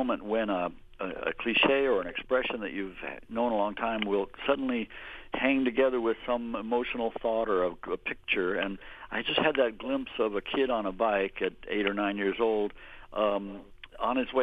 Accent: Whittier, California, United States; And where I grew up in near Los Angeles in a place called Whittier, California, we had quite a few hills.

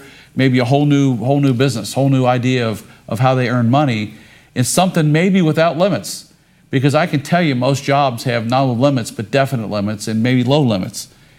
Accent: Ohio, United States; We're both from Ohio

